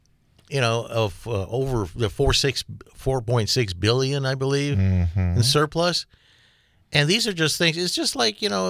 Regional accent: South Milwaukee, Wisconsin, United States; who represents the southern part of Milwaukee, which includes my hometown of South Milwaukee.

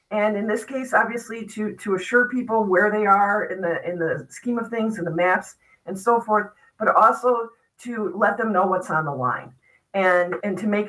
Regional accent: Evanston, Illinois, United States; my parents, where I grew up in Evanston, Illinois, they won the award in the local parish every year for knowing the most people.

